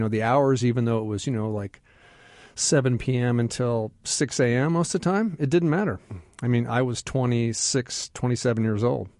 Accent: Washington, Indiana, United States; No, we grew up in Washington, Indiana.

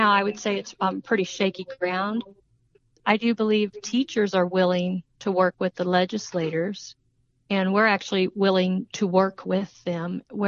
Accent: Evansville, Indiana, United States; I spent 12 of those up in the Indianapolis area and the rest here in my hometown of Evansville.

